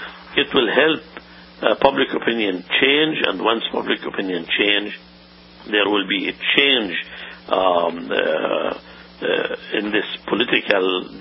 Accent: Israel; At the same time I'm a citizen of the State of Israel. So how do people view me? If I were to tell them I come from Israel, they would think I'm a Jew

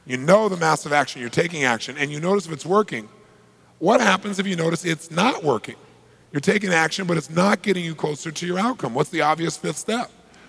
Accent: California, United States; Now, I'm from Southern California.

